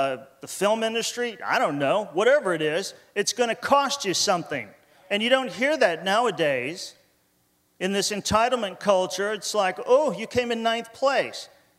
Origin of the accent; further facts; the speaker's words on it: Miami, Florida, United States; The guy's a mountain man. I'm a doofus from Miami, Florida.